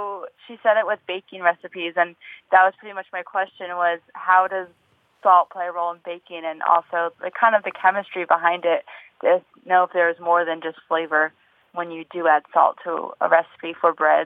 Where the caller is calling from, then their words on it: Wall, South Dakota, United States; I'm calling from Wall, South Dakota.